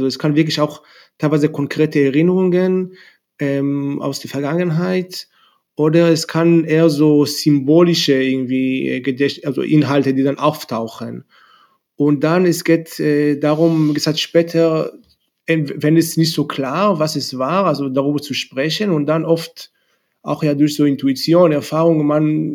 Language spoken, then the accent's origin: German; Israel; German is a second language; also ich komme aus Israel ursprünglich und dann so ein bisschen üblicherweise war ich danach nach dem Militär in Indien